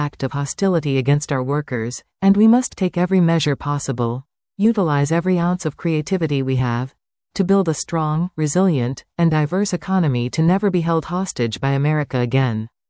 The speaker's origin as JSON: {"language": "English", "country": "Canada", "said": "No matter what political stripe, we come from Canada, we're united."}